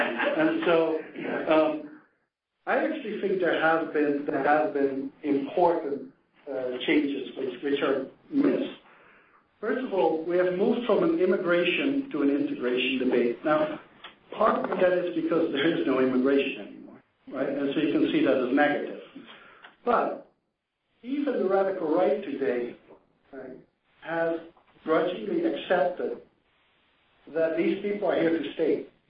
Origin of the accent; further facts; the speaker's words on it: Netherlands; When I grew up in the Netherlands